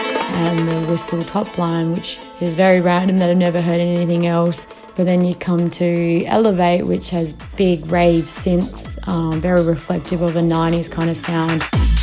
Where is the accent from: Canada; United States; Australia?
Australia; Perth, Western Australia; I'm from Perth, WA, and I'm this week's Triple J Unearthed feature artist.